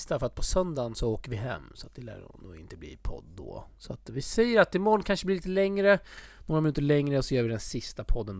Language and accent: Swedish; Sweden; Ja, det är som oss svenskar höll jag på att säga.